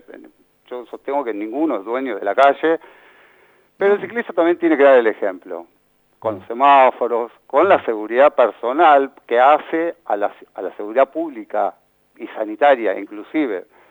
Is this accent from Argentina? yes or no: yes; Argentina; nosotros somos latinos, sí. Somos argentinos.